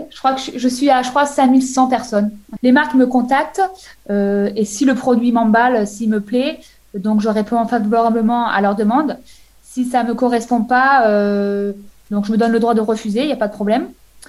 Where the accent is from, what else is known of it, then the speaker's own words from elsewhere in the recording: Provence-Alpes-Côte d'Azur, France; Donc moi, voilà, je suis du Var.